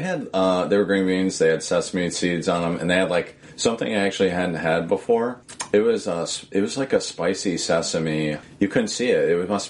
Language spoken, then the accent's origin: English; Southern US, United States; I'm from the South, and something that happens down there is shrimp boils, crawfish boils